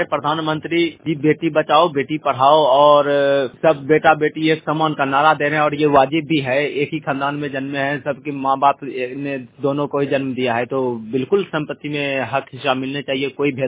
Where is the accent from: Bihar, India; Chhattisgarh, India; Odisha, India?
Bihar, India; Kadhirampur; और मैं मुंगेर जिला के कधीरामपुर गांव का निवासी हूं।